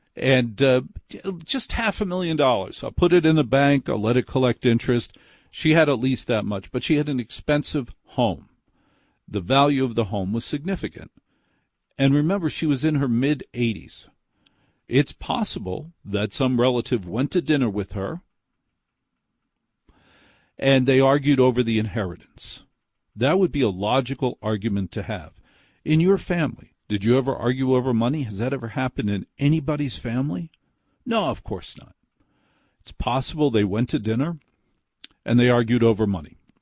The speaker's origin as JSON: {"language": "English", "region": "New Jersey", "country": "United States", "said": "But I'm a horrible person. I'm from New Jersey. Things happen."}